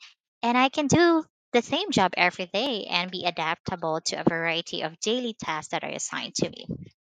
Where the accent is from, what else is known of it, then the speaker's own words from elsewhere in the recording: Cebu City, Central Visayas, Philippines; I'm originally from Cebu City, Philippines.